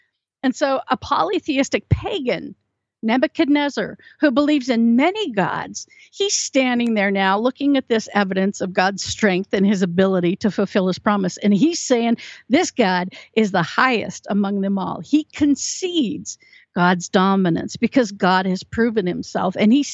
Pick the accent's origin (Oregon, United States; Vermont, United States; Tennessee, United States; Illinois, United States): Oregon, United States; see, I grew up in Oregon, and that's where they have a lot of lumber.